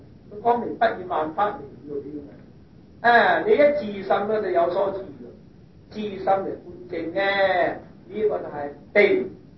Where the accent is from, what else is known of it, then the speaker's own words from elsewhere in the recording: China; 我哋中國人問啊自己嘅身體，因為你向外嚟問。